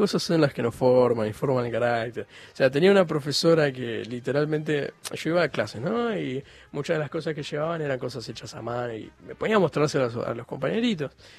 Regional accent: Buenos Aires, Argentina; yo nací en Pompeya, vivo en Pompeya

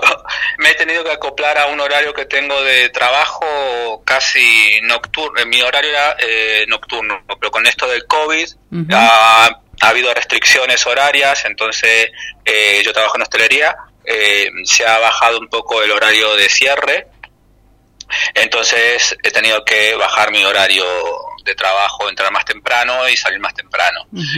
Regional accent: Tartagal, Salta, Argentina; Porque para mí Tartagal sí es mi pueblo, sigue siendo un pueblo.

